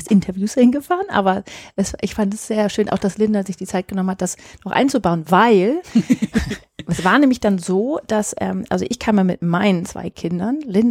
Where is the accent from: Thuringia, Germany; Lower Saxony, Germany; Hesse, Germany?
Lower Saxony, Germany; Oldendorf; Zum Zweiten ist Oldendorf mein Heimatort. Ich bin hier aufgewachsen. Meine Eltern wohnen hier aber nicht mehr